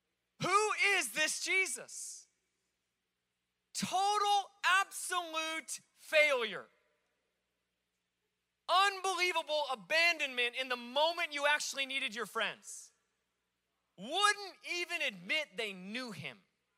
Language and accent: English; Alaska, United States; I grew up, I worked on commercial fishing boats. I'm from Alaska.